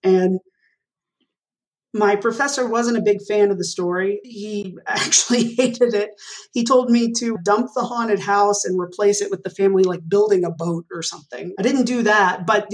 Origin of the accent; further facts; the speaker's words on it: Arlington, Texas, United States; growing up in Arlington, Texas, I hadn't really been around.